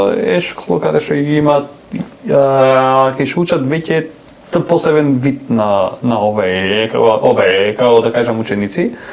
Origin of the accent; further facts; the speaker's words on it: Bitola, Pelagonia, North Macedonia; ние фактички доаѓаме од Битол